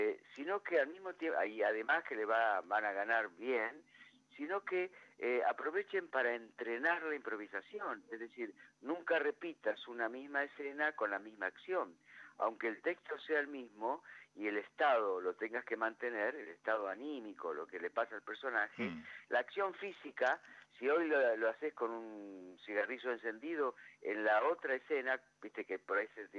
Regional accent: Argentina; la paradoja estructural que somos como argentinos

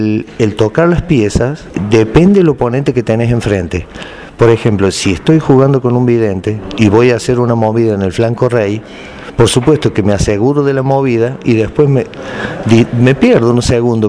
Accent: San Luis, Argentina; also born or lived in Córdoba; Soy nacido en Córdoba, en el sur de Córdoba, y de los 5 años que vivo en San Luis.

